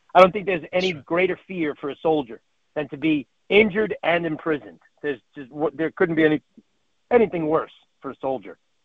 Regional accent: Staten Island, New York, United States; he spent a lot of time where I grew up in Staten Island, New York

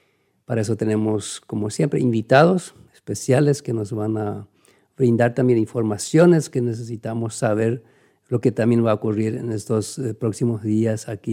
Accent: Chaco, Paraguay; La mayoría de los que somos chaqueños sabemos de qué hablamos.

